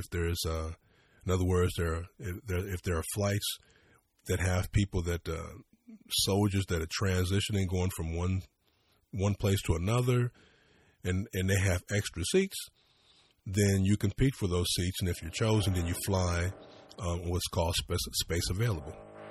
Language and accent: English; United States; I'm an American. I never had plans to stay for the rest of my life in Germany. I want my children to be raised in America.